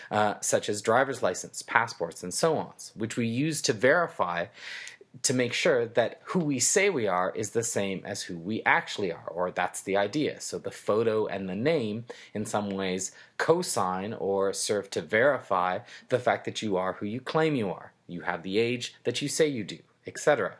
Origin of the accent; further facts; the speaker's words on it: Canada; things that I like because I'm Canadian